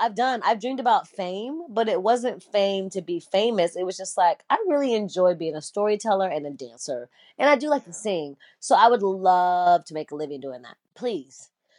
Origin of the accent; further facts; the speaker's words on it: Las Vegas, Nevada, United States; I'm from Las Vegas, Nevada